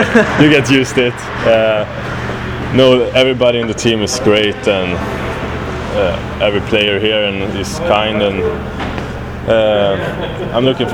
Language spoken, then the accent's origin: English; Uppsala, Uppsala County, Sweden; I took the step up to the senior team in my hometown, Almtuna, in Allsvenska, second Swedish Elite League.